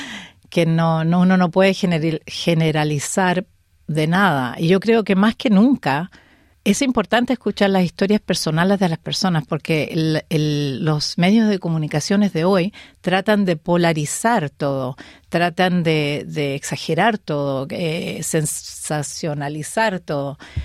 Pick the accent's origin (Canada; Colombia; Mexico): Canada; Porque yo me crié en Canadá.